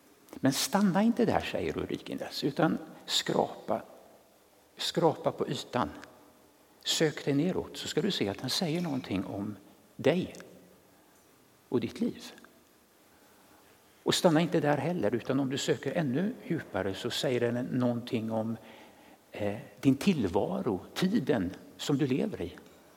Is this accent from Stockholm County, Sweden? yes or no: no; Västra Götaland County, Sweden; Jag kommer ifrån det schartovanska Bohuslän där jag växte upp.